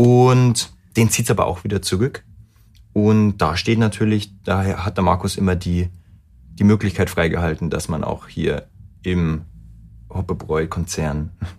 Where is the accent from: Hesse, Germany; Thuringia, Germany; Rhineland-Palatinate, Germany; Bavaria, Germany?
Bavaria, Germany; wir sind aus Bayern, da ist das Ganze noch schön familiär